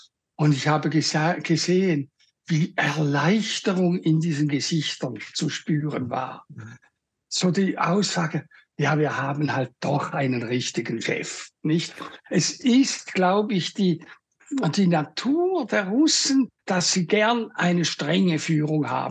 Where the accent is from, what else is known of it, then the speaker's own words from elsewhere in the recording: Switzerland; Also in vielen Sachen habe ich das Gefühl, läuft es in Russland besser sogar als bei uns in der Schweiz.